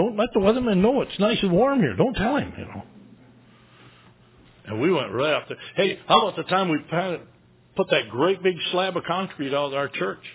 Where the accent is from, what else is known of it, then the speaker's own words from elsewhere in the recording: Michigan, United States; Just because we're from Michigan doesn't mean we got to go back to Michigan.